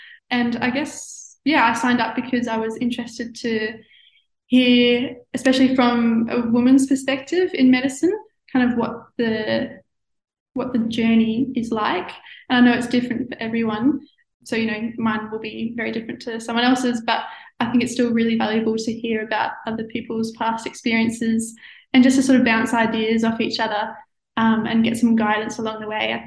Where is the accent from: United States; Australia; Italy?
Australia; Victoria; So growing up in Gippsland, like, my family hosted a few of these medical students